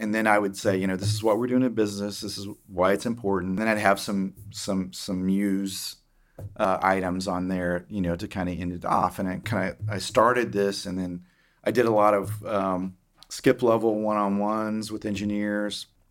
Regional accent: Oklahoma, United States; accent: Oklahoma English; I'm from Oklahoma, you know, my English is Oklahoma English, right? I go back to see family.

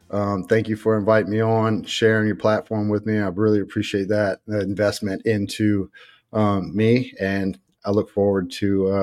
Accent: Opelousas, Louisiana, United States; So I'm originally from Opelousas, Louisiana, and I don't want to say that I had a rough upbringing or anything like that, but there was a lot of violence.

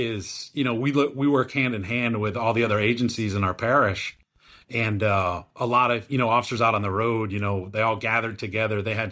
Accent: Michigan, United States; It's like I said, I'm originally from Michigan. I moved down here and I was like, man, these people are wild.

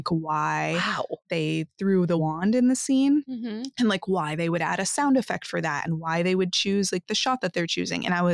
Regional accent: New Hampshire, United States; I grew up in New Hampshire and none of my family or anything are in the film industry.

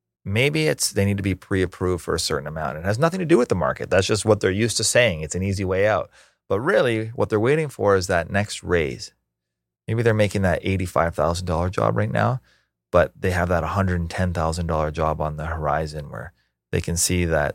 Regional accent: Ontario, Canada; It's only Ontario. We have no like identity of what it means to be an Ontarian.

